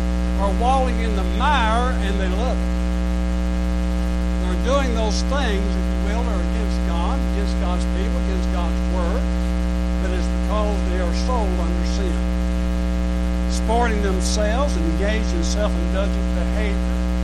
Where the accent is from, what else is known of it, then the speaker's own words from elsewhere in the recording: United States; I was born in America. I had nothing to do with it. I'm American because I was born in America.